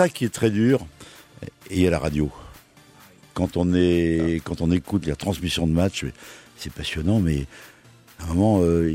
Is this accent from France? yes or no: yes; Évreux, Normandy, France; born there; Je suis né à Évreux, donc mon père était président du club pendant 20 ans.